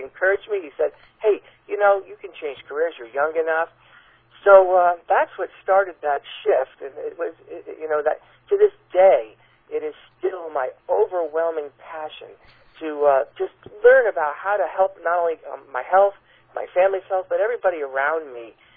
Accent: East Coast, United States; But I grew up on the East Coast, and my primary strength throughout school was mathematics and science.

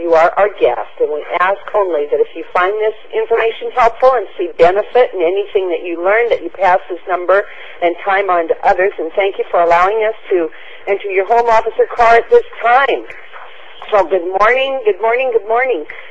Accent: Washington, United States; accent: West Coast; I'm from Washington State. I probably have a West Coast accent.

